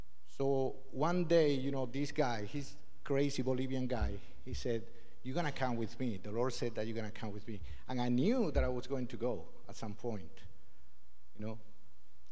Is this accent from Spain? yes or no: yes; Spain; now in London, United Kingdom; So I was born in Spain, that's where I grew up, but at some point I moved to London, okay?